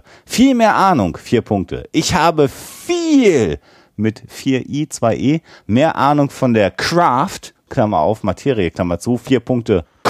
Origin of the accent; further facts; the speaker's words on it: Münster, North Rhine-Westphalia, Germany; now in Hamburg, Germany; ich komme aus Münster.